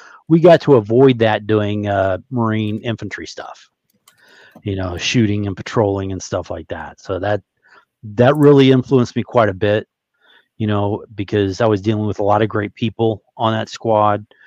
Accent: Frankfurt, Hesse, Germany; I grew up in Germany, in Frankfurt, Germany, during the Cold War. So I joined the Marine Corps in 1988 from an Army base in Frankfurt. So I was going to Frankfurt American High School

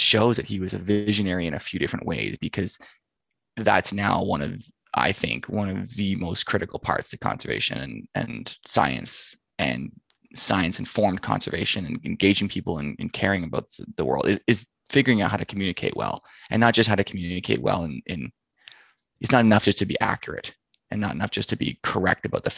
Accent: Ontario, Canada; I'm from Ontario

